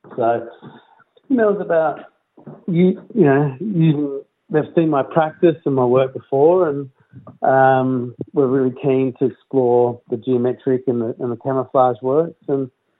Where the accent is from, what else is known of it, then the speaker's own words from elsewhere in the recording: Melbourne, Victoria, Australia; I grew up in Melbourne's western suburbs, and so, you know, come from a very poor working class environment